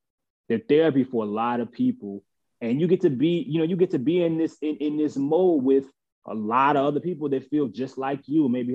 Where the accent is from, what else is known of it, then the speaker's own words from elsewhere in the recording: New Orleans, Louisiana, United States; Well, I mean, first, I'm from New Orleans, man. So I know that my people are crazy.